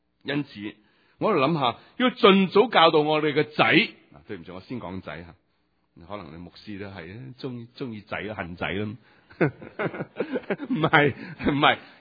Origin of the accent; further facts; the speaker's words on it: Hong Kong; 我發覺我哋香港人好識講嘢，好識講嘢